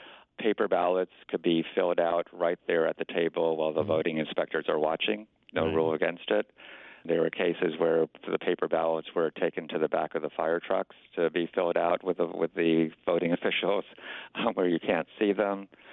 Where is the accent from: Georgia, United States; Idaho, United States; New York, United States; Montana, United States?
New York, United States; Albany; I was brought up in Albany, and so I got to learn about politics through the Dan O'Connell machine.